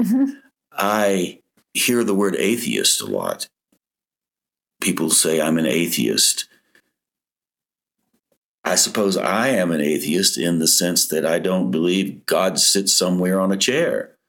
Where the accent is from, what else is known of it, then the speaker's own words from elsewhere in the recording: Asheville, North Carolina, United States; I grew up in Asheville.